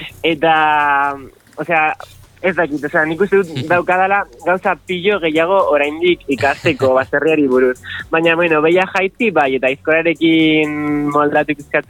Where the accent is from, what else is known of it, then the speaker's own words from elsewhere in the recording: Bilbao, Basque Country, Spain; Basque is a second language; nik berez Bilbokoa nahi. Baina nire euskara, ba, poliki.